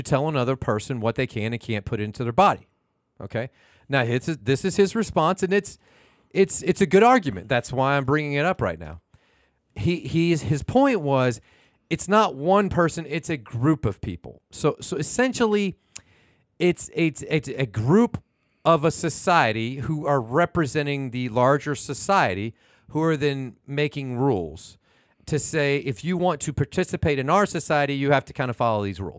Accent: United States; We were born here in America. This is the society that we were given birth to in.

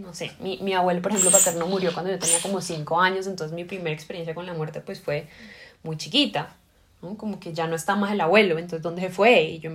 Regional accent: Cali, Valle del Cauca, Colombia; accent: caleño; moved away; Bueno, yo nací en Cali, soy caleña y... qué bueno. Hace mucho tiempo no vivo en Cali, entonces siempre intento como que afianzar el acento y no perderlo, es parte de nuestro sabor. Tengo una mamá que es caleña y un papá que es paisa.

